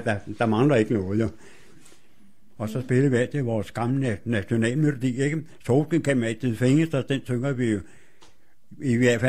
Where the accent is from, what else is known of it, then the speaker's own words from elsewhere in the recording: Veksø, Capital Region of Denmark, Denmark; Jeg var barnefødt i Veksø, ikke?